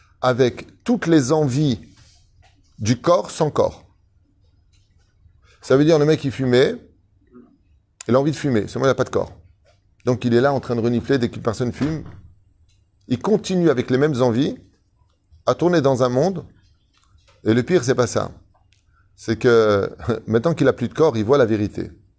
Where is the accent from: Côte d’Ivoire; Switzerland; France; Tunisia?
Tunisia; mais je suis tunisien et nous, on le dit, c'est pas un problème.